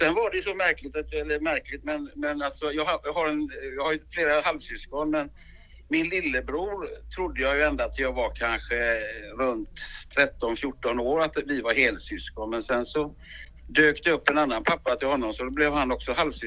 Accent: Gothenburg, Västra Götaland County, Sweden; born there; Och jag är född i Göteborg kan jag berätta.

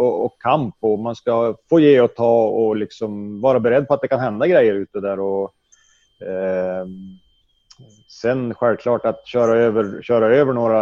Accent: Domsjö, Västernorrland County, Sweden; där vi växte upp i Domsjö då, där både jag och Peter, Andreas Salmonsson, växte upp ganska nära varandra på skolan.

